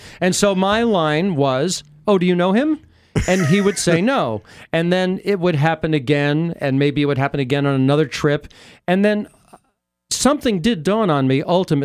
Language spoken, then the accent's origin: English; New Jersey, United States; cuz I'm a Jew from Jersey, you know, and I don't do that, right?